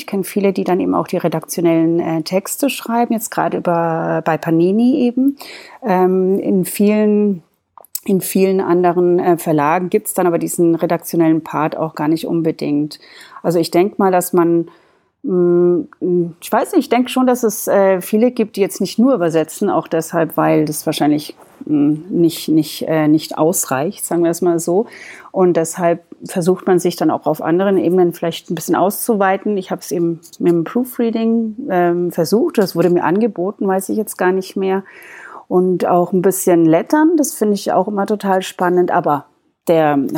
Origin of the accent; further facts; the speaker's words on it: Germany; also born or lived in Italy; Ja, also ich bin da in Italien geboren, bin dann aber also in Deutschland aufgewachsen, und habe auch alles in Deutschland gemacht, also Schule und Studium und alles. Aber eben dadurch, dass ich zweisprachig aufgewachsen bin, war das immer meine normale Sprache neben Deutsch eben.